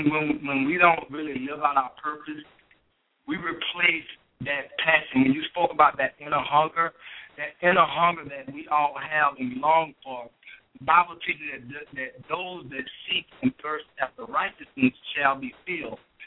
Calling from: Alpharetta, Georgia, United States; I'm calling from Alpharetta.

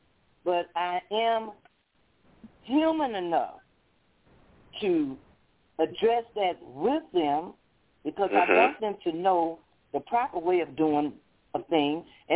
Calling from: Flint, Michigan, United States; calling from Flint, Michigan.

